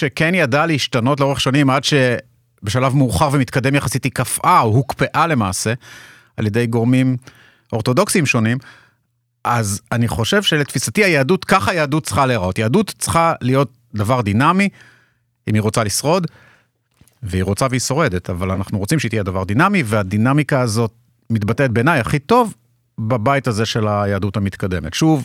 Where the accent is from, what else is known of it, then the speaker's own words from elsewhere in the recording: Haifa, Haifa District, Israel; גדלתי בבית חילוני בחיפה, בנווה שאנן, של שנות ה-80.